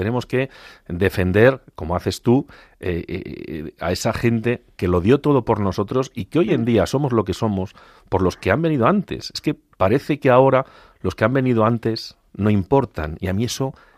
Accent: Agudo, Castilla-La Mancha, Spain; cuando voy a mi pueblo Agudo y veo que hay un montón de puertas cerradas, y voy repasando de la época de mi niñez

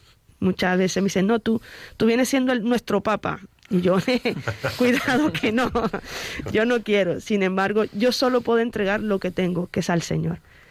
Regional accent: Dominican Republic; now in Spain; yo soy dominicana, llevo ya un tiempo aquí en España, unos 15 años, si no me equivoco

